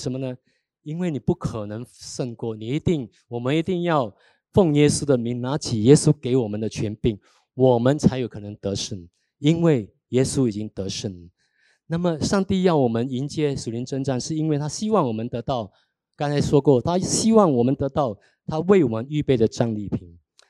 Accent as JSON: {"language": "Chinese", "country": "China", "said": "明枪易躲，暗箭难防嘛，我们中国人都有讲这句话。"}